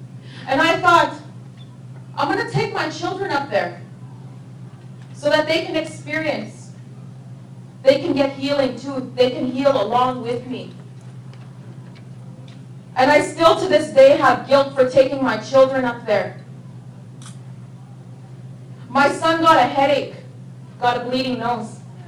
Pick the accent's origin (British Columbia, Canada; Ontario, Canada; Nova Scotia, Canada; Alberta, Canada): Alberta, Canada; I come from the Beaver Lake Cree Nation. In Canada, there's 11 treaties, 1 to 11. And I come from treaty number 6.